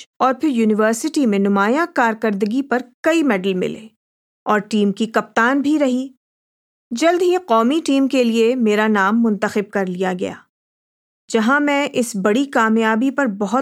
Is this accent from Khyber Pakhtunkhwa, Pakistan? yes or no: no; Lahore, Punjab, Pakistan; میرا تعلق لاہور سے ہے جہاں کرکٹ اور ہاکی تقریباً ہر سطح پر کھیلی جاتی ہے۔